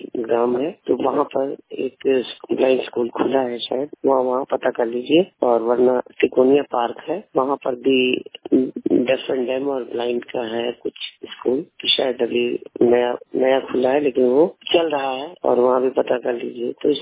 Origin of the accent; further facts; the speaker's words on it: Sultanpur, Uttar Pradesh, India; क्योंकि मैं सुल्तानपुर का रहने वाला हूँ वैसे, तो इसलिए मैं बता रहा हूँ आपको।